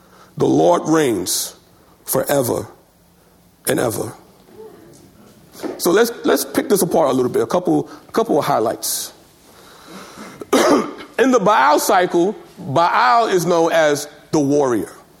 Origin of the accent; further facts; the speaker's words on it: New York City, New York, United States; I'm born and raised in New York.